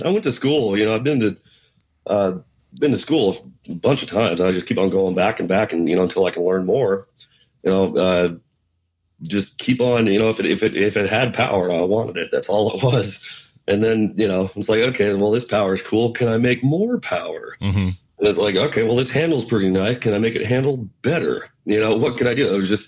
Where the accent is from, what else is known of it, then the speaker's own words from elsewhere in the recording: Las Vegas, Nevada, United States; Vegas, I was born and raised in Vegas. It's my hometown, but it's a very transient town.